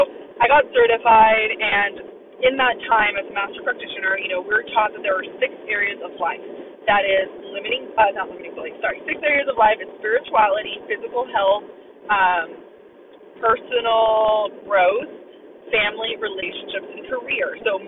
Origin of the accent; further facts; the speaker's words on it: Modesto, California, United States; because I moved back home to my hometown, and I lost my job, and I had to leave LA and move back into Modesto with my mom.